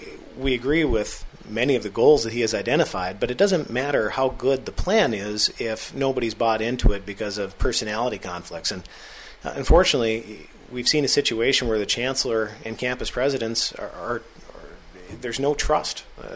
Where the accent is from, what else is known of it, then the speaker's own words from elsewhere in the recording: Fargo, North Dakota, United States; I think that was exceptionally harmful to my hometown of Fargo